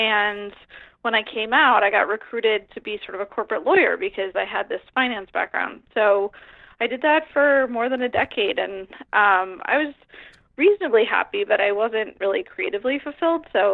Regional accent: New York, United States; I grew up on Long Island, and there's a case out here. I'm here now.

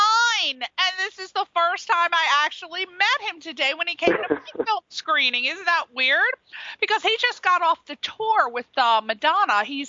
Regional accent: East Coast, United States; Because I'm from the East Coast, and I know.

